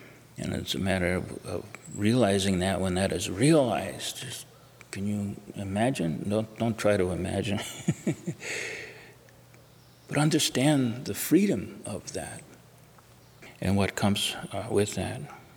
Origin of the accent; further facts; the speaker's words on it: Duluth, Minnesota, United States; And where I grew up in Duluth, it was a big hill there.